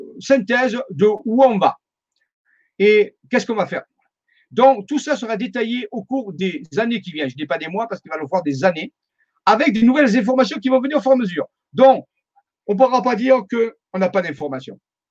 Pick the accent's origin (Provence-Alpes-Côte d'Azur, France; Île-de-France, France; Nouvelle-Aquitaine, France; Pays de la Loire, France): Provence-Alpes-Côte d'Azur, France; Marseille; je ne suis pas bon en anglais, je suis marseillais, vous le savez, donc je dis ce que je peux.